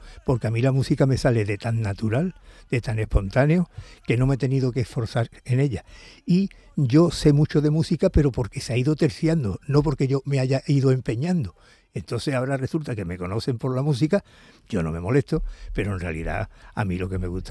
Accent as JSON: {"language": "Spanish", "town": "Seville", "region": "Andalusia", "country": "Spain", "said": "Yo soy mariano porque soy de Sevilla"}